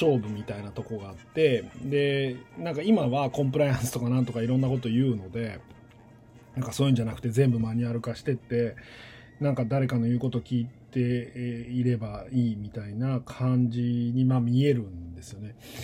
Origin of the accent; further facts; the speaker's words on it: Tokyo, Japan; now in Kansai, Japan; 東京帰ったら関西弁って言われるし、関東に住あの普段は関西に住んでるので標準語っぽく聞こえるだろうしと思うと